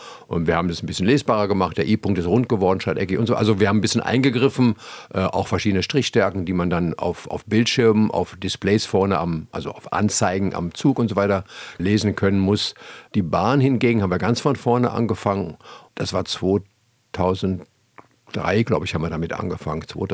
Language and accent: German; Stadthagen, Lower Saxony, Germany; born there; wo ich geboren bin, in Stadthagen bei Hannover